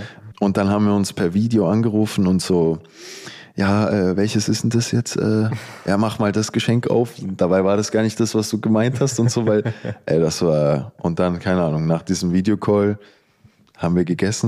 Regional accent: Ostermünchen, Bavaria, Germany; Also München, Rosenheim, also da wo ich herkomme, Ostermünchen, das sind so 50 Minuten oder so.

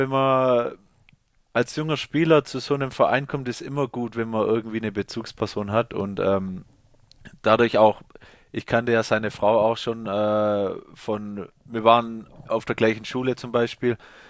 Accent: Dettingen an der Erms, Baden-Württemberg, Germany; Also er wohnt ja. jetzt in Dettingen-Ermst, da wo ich herkomme.

